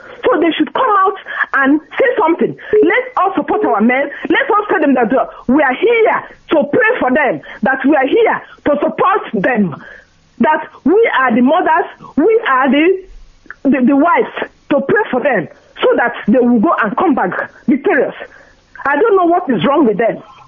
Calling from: Waterford, Munster, Ireland; I'm calling from Waterford.

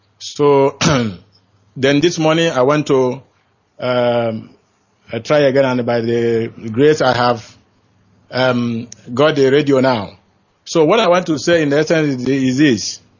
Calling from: Thailand; I am calling from Thailand.

